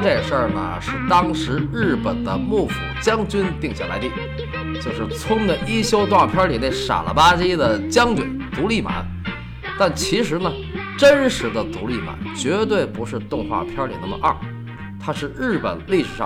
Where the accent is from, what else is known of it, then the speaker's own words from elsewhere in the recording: China; 作为一个中国人